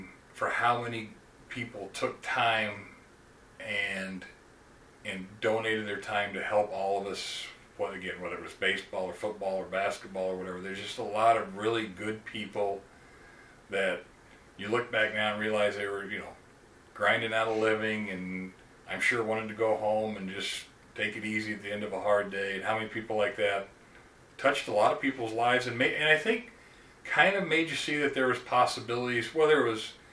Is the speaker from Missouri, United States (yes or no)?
yes; Lee's Summit, Missouri, United States; the thought of anything bigger than kind of growing up in Lee Summit and living in Lee Summit